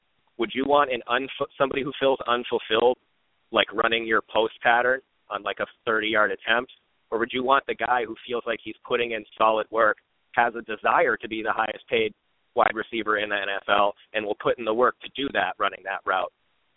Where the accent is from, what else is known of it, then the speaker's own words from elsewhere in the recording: New Hampshire, United States; I'm a Pats fan, born and raised in New Hampshire